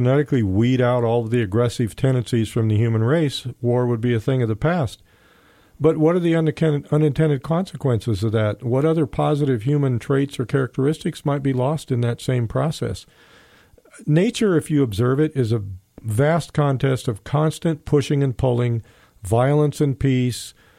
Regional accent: Los Angeles, California, United States; Maybe because I grew up in South Central Los Angeles, maybe I understand people like that.

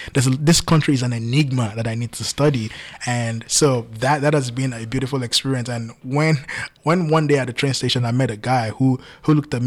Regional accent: Nigeria; now in United States; And I grew up in Nigeria.

